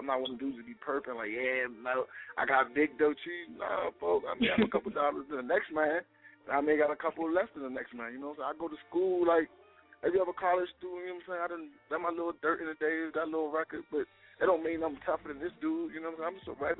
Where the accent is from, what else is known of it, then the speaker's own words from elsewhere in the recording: Miami, Florida, United States; now in Washington, United States; Like I'm from Miami, I live in D.C. now, and everywhere I be at, everybody, yeah, nigga, I go home, I see the realist, because every hood is the same.